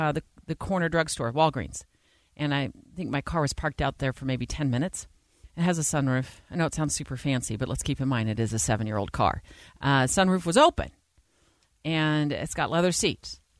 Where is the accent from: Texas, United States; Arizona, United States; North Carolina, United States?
Arizona, United States; That was me going to the mailbox growing up in Arizona with bare feet.